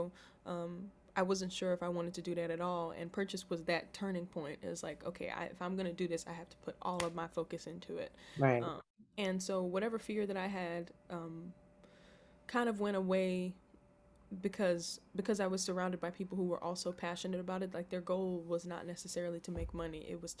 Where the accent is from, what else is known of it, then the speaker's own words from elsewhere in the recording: Bronx, New York, United States; Well, I grew up in the Castle Hill part of the Bronx